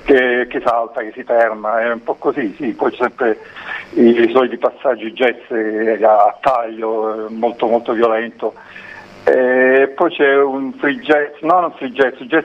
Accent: Apulia, Italy; noi siamo di stirpe greca, essendo salentini

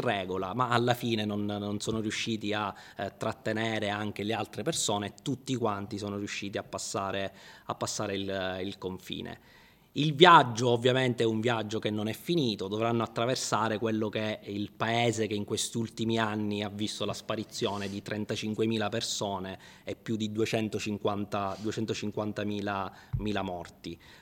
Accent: Southern Italy, Italy; io da terrone

